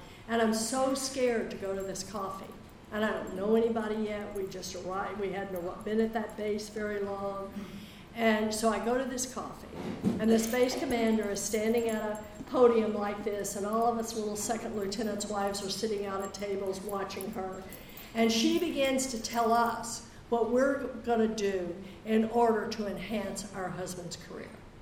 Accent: Texas, United States; I grew up in Texas, but we, you know, this is the South too.

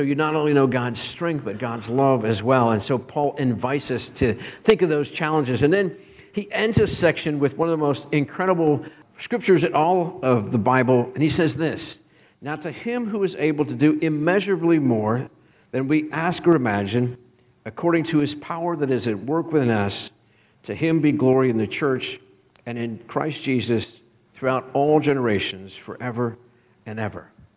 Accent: Pennsylvania, United States; I grew up in Western Pennsylvania, and for us, water meant lakes around there, right?

